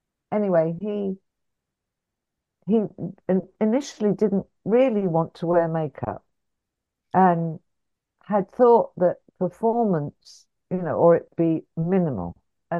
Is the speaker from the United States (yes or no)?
no; England, United Kingdom; the fact that I'm English